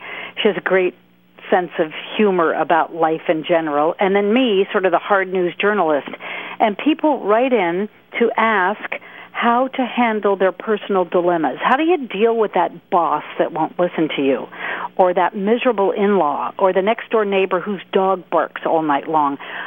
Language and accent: English; Albuquerque, New Mexico, United States; when I grew up in Albuquerque in the decade, we were number one in crime per capita in America.